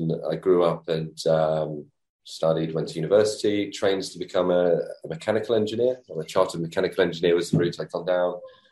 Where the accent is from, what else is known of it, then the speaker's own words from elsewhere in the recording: East of England, United Kingdom; So I grew up near London. We lived in between London and the coast on the east side of London, near Essex.